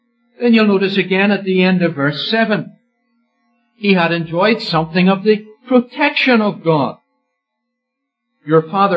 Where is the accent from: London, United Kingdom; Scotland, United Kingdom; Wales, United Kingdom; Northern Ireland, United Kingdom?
Northern Ireland, United Kingdom; moved away as an adult; now in Canada; we come from Northern Ireland. And it was some 5.5 years ago now that we made our move from Northern Ireland and came to Canada.